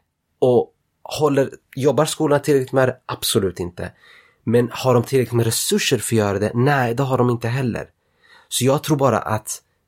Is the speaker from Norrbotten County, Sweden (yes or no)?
no; Linköping, Östergötland, Sweden; Däremot, i Skäggetorp, där jag är ifrån, stängde de ner skolan också.